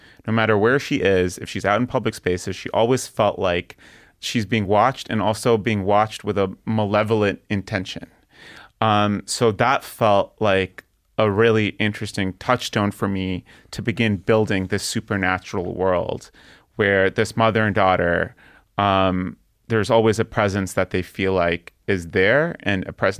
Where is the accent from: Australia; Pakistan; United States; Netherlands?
Pakistan; Karachi, Sindh; also born or lived in Canada; I grew up in Pakistan and in Canada, and I moved back when I was 16, which is like a really formative age to spend high school years in Karachi.